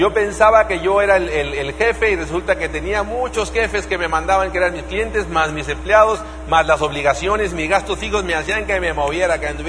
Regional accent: northern Mexico, Mexico; a estas alturas venimos del norte de México. Los del norte somos más, más broncos, más rancheros, más de pueblo, así que hablamos duro y a la cabeza.

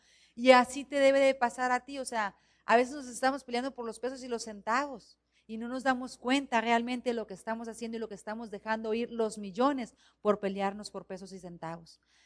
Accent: Guaymas, Sonora, Mexico; yo soy de Guaymas

